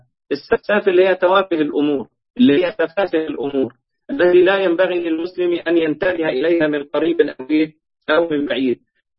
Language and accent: Arabic; Egypt; عارفين أنتم في مثل عندنا في مصر يقول لك: الجوز أمي أقول له عمي.